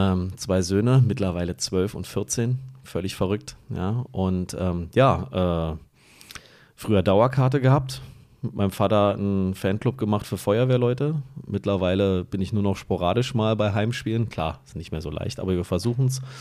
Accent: Berlin, Germany; moved away; Und dann bin ich länger hier, als ich in meiner Heimat war.

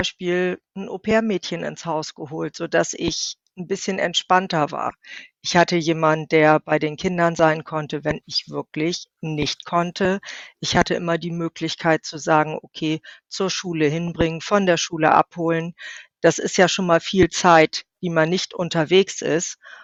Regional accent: Bremen, Germany; now in Cuxhaven, Germany; ich bin in Bremen groß geworden, habe auch da mein Unternehmen aufgebaut und bin wirklich von Bremen weggezogen, nicht so weit, nach Cuxhaven an die Nordseeküste.

